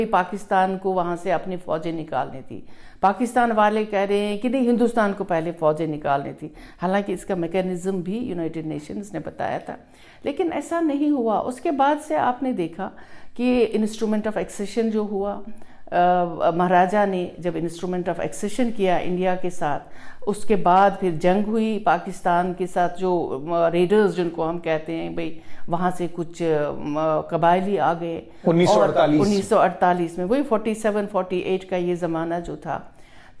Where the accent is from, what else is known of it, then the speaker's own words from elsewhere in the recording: Jammu and Kashmir, India; जो जम्मू कश्मीर का मसला हम समझ रहे हैं, क्योंकि मैं वहाँ से हूँ